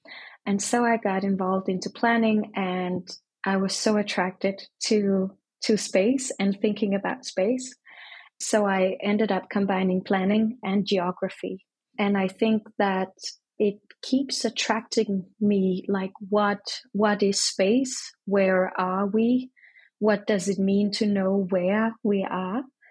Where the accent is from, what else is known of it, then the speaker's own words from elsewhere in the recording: Denmark; also born or lived in Colombia; I was born in Colombia, I have grown up in Denmark.